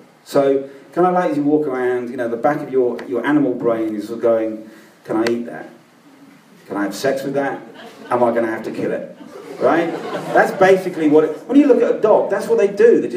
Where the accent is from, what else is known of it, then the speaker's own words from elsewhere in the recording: Hampstead, London, United Kingdom; born there; I was born in Hampstead.